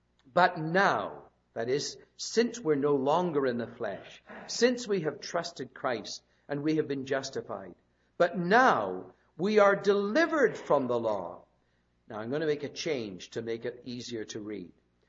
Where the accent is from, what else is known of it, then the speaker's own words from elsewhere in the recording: England, United Kingdom; moved away as an adult; now in Abbotsford, Canada; Not long after we came from England, back in 1974, we had a friend from England come and visit us.